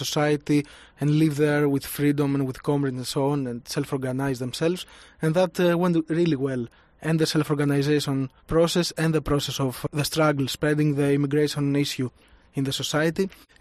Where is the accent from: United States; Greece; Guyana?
Greece; Volos, Thessaly; in the anarchist anti-authoritarian movement, especially in Greece and in Volos, my hometown